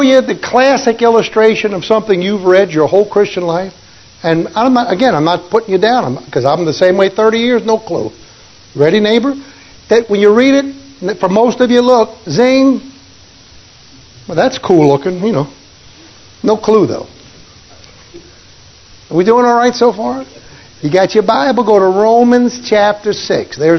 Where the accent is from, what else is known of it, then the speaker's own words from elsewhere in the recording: Tennessee, United States; Did I tell you I'm from Tennessee?